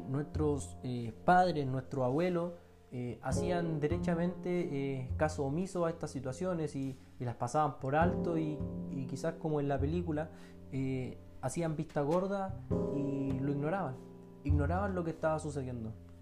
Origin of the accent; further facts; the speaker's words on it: Chile; a lo que vivimos y nos sucede a nosotros como sociedad chilena